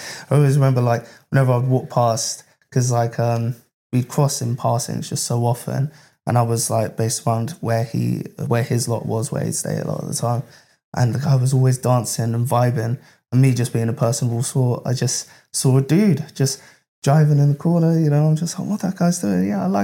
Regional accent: London, United Kingdom; I suppose it's perks of like growing up in London.

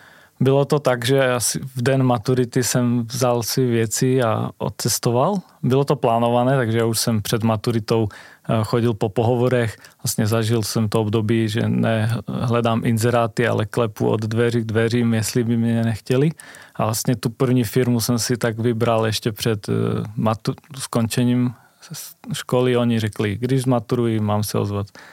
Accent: Slovakia; Czech is a second language; budu vědět, že jsem teda Slovák

